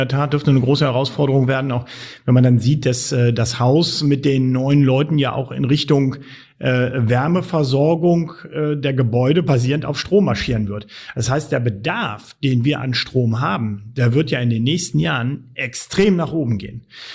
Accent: Lower Saxony, Germany; Als Niedersachse um die Ecke.

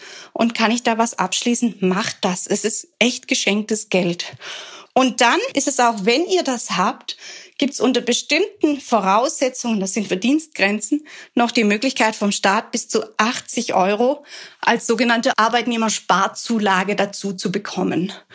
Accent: Baden-Württemberg, Germany; Ich bin ja als Schwäbin zur Sparsamkeit erzogen

